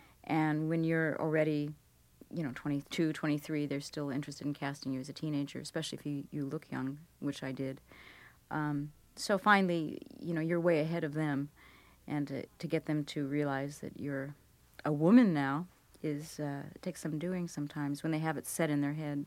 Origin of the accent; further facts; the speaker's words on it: Hollywood, California, United States; it's sort of funny that I was raised in Hollywood because I knew nobody in show business. And I knew about a three-block radius from my house, so it was sort of like being raised in a small town.